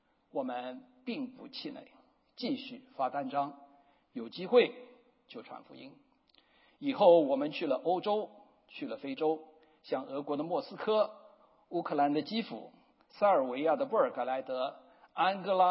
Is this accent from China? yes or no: yes; China; born there; 因为我生在大陆，对大陆人很了解，一直在做大陆人的事工，语言我是讲国语也没有问题。